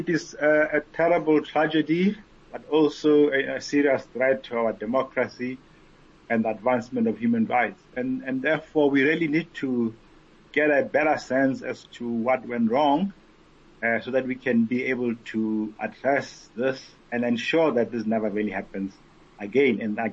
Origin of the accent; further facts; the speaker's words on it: South Africa; I know from my hometown that the people who looted the mall, just 2 traffic lights from my parents' home, were members of the community.